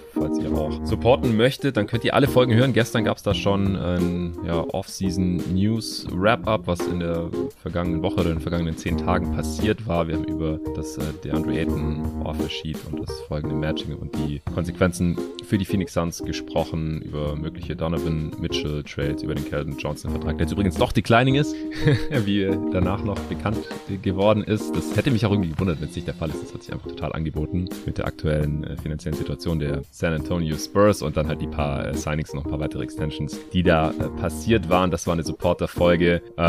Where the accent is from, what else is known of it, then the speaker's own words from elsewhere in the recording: Stuttgart, Baden-Württemberg, Germany; bevor ich dann in meine alte Heimat nach Stuttgart fahre